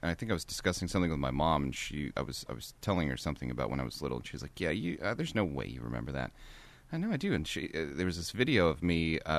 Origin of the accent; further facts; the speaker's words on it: Tulsa, Oklahoma, United States; And I grew up in Tulsa, Oklahoma. There was this big pecan tree outside.